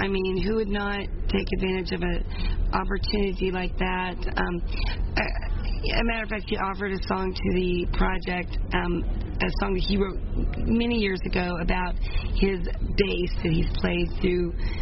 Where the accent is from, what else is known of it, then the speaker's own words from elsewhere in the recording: Missouri, United States; I am. I'm from Missouri, so...